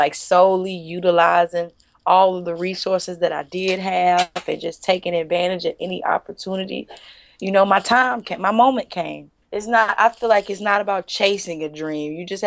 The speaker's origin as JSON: {"language": "English", "country": "United States", "said": "I'm from the States, people in other countries"}